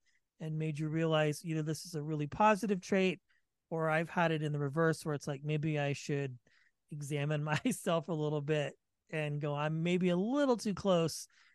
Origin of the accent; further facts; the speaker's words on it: Vacaville, California, United States; Okay, I'm from the Bay Area too.